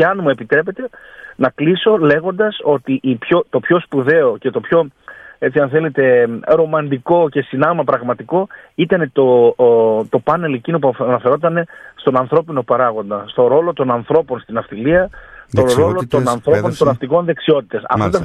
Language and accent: Greek; Greece; Να σας πω κάτι, ως Έλληνες είμαστε πάρα πολύ υπερήφανοι. Περήφανοι για αυτό που είμαστε